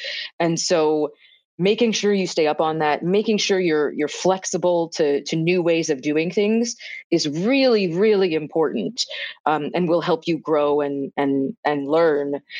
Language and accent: English; Toronto, Ontario, Canada; I think part of it was also because I grew up in Toronto.